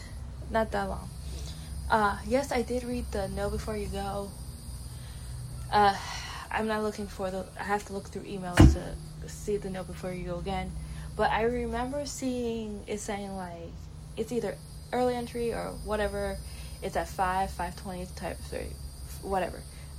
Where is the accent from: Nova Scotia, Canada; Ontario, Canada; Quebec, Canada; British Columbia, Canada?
Quebec, Canada; Montreal; my hometown in Montreal, in French, how we pronounce, because Quebec is a French province, so it's Montreal